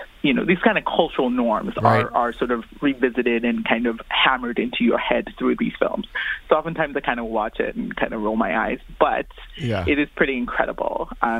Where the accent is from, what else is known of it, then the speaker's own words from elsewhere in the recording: United States; I'm an okay Nollywood fan. I am Nigerian American. So my mother loves Nollywood.